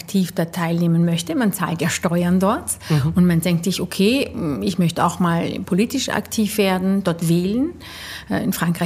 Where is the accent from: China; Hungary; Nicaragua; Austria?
Austria; du kannst es als Österreicher nicht werden. Ja. Und ich möchte aber nicht meine Heimat aufgeben für meine Karriere.